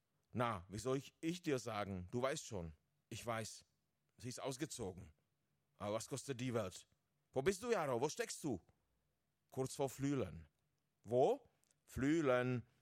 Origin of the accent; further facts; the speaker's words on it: Czechia; German is a second language; Ja, ich komme aus Tschechien, wohne mittlerweile aber irgendwo zwischen Böhmen und Berlin.